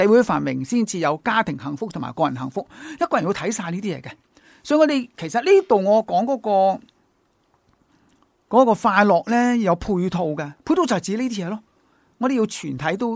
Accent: China; 如果他读书最重要是使到自己真是我们中国人讲的腹有诗书气自华

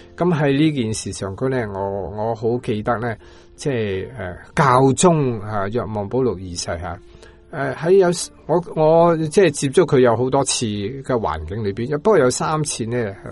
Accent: China; 我係从中国嚟㗎。

